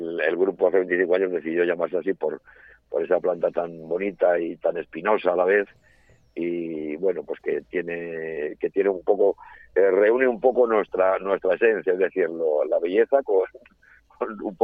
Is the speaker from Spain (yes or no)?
yes; Extremadura, Spain; a nosotros nos buscan por ser lo que somos, por ser extremeños